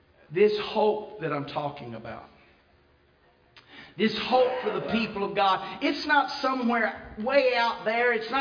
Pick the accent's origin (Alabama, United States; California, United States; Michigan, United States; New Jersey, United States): Alabama, United States; Piedmont; I grew up little town in Alabama called Piedmont, Alabama.